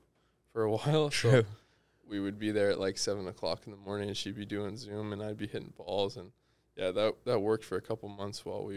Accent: Mississauga, Ontario, Canada; also born or lived in Milton / Etobicoke; now in Hamilton, Canada; And this past summer, I just moved to Hamilton, but grew up in Mississauga primarily, yeah.

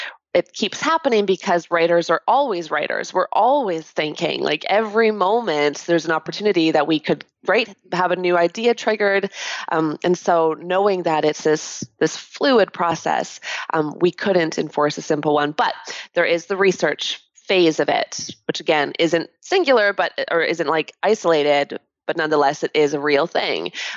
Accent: Canada; I'm Canadian too, so it's even worse.

